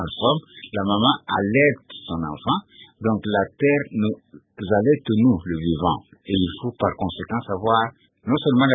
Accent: Kasaï, DR Congo; Donc aujourd'hui, c'est la partie occidentale du Kasaï.

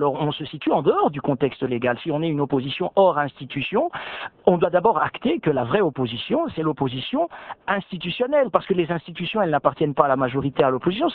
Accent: DR Congo; Il faut, en tant que Congolais, toujours être vigilant par rapport à la correction de cette présence.

